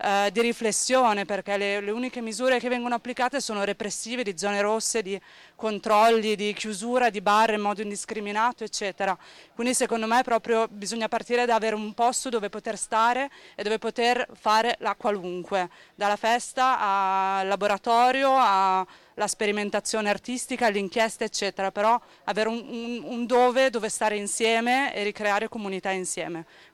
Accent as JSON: {"language": "Italian", "region": "Emilia-Romagna", "country": "Italy", "said": "sono di Bologna, della provincia di Bologna, quindi venivo qua con i miei amici e le mie amiche"}